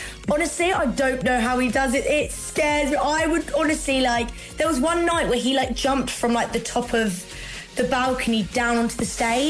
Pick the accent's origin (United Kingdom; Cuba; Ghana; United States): United Kingdom; especially as a Brit girl